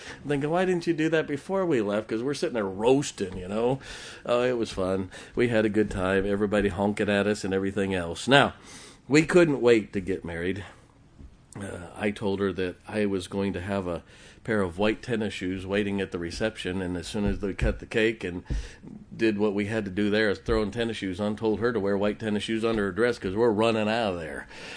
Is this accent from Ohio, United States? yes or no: yes; Ohio, United States; born there; So I was born in Ohio. I graduated in Indiana from college, and I was married in Michigan.